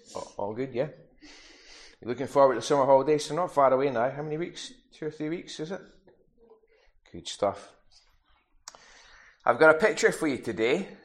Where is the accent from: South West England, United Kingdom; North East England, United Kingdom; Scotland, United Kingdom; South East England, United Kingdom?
South East England, United Kingdom; Lewes; It was in Lewis, yeah.